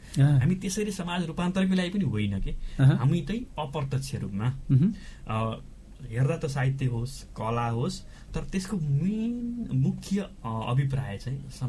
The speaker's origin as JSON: {"language": "Nepali", "region": "Gandaki Province", "country": "Nepal", "tie": "born or raised there", "also_born_or_lived": "Shillong, India", "said": "मेरो खास पहाड ओरिजिनल घर चाहिँ पर्वत जिल्लाको कुर्गा हलेवास नगरपालिका हो अहिलेको"}